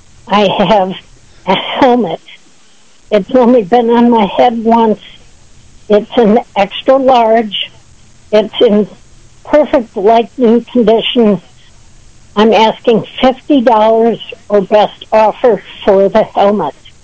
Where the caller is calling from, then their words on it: Bethany, New York, United States; I'm calling from Bethany.